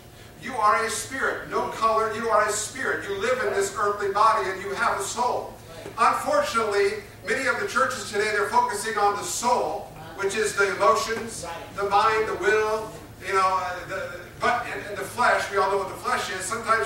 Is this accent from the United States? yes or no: yes; Midwest, United States; I grew up in the Midwest, and my grandparents lived on a farm